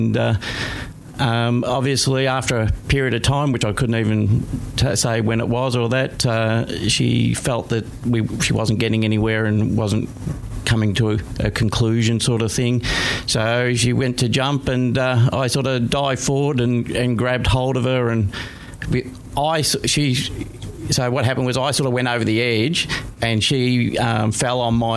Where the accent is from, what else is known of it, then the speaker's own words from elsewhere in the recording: Victoria, Australia; now in Melbourne, Australia; I came from the Macedon Ranges, nice country area, as I was saying, and I came back to working in town here